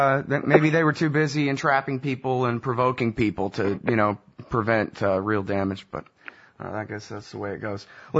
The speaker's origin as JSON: {"language": "English", "town": "Austin", "region": "Texas", "country": "United States", "tie": "born or raised there", "lives_now": "Los Angeles, United States", "said": "Well, you know, I'm in Los Angeles now, but I grew up in Austin, Texas."}